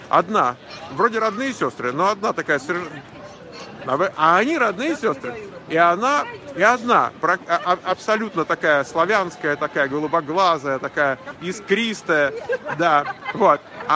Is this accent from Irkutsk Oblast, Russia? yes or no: no; Moscow, Russia; now in Odesa, Ukraine; Я тоже из Москвы